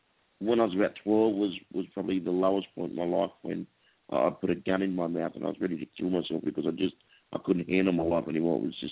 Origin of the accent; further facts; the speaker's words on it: Australia; But as you know, being Australian, you know, your mates quite often will, you know, muck around, take the mickey out of you